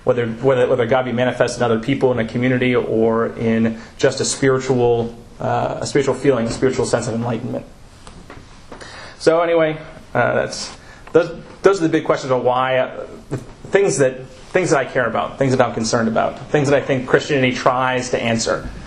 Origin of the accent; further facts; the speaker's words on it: Massachusetts, United States; So I came from the Northeast. In the Northeast, we do high school very differently. I came from Massachusetts. And in Massachusetts, private schools are a big thing.